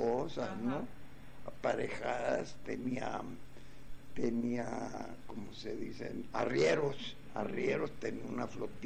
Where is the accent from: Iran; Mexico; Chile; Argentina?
Mexico; Moctezuma, Sonora; also born or lived in Douglas, Arizona; now in El Paso, United States; salimos todos de ahí de Sonora, de Moctezuma. No todos juntos, unos salimos primero y otros después, ¿no?